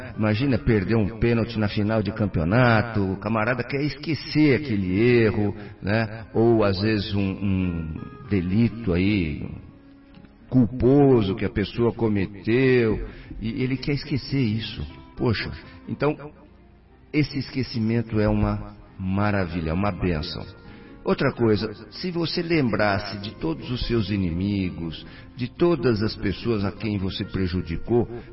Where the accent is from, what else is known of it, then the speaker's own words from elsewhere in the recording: Pompeia, São Paulo, Brazil; accent: interior; also born or lived in Marília; Eu sou nascido em Marília e criado em Pompeia.